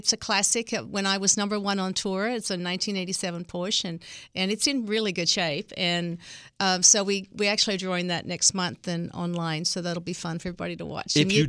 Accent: Australia; I'm originally from Australia.

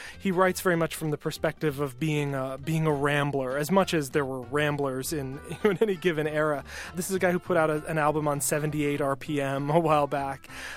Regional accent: Wisconsin, United States; now in Washington, United States; as a Midwesterner who was dragged to Washington, D.C. by the siren song of NPR, I can relate to his bone-deep love of the Midwest, in my case, Wisconsin.

